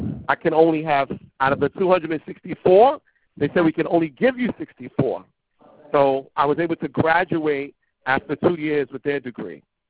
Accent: Brooklyn, New York, United States; No. I was born in Brooklyn, New York City. I'm from Brooklyn.

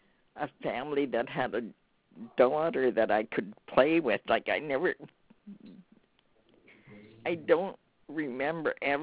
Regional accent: Sweden; English is a second language; Well, I started school in Sweden, but not in my hometown where my father lived.

